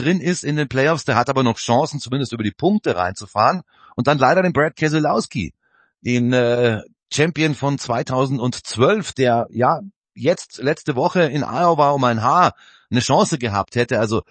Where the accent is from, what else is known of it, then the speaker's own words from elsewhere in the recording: Munich, Bavaria, Germany; ich bin ja auch ein Münchner, ich kenne mich ein bisschen aus in den Bergen.